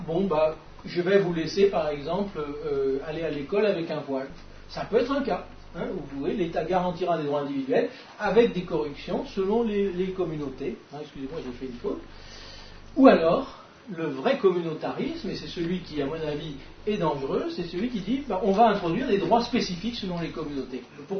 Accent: France; j'accepterai pas qu'on me demande depuis combien de générations je suis français.

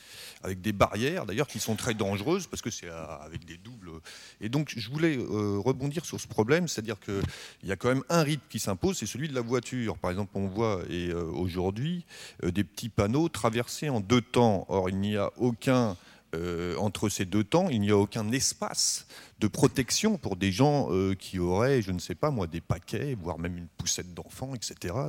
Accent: Paris, Île-de-France, France; moi j'habite un tout petit peu plus vers l'est, donc mais je suis parisien, donc je parle de ce que je connais

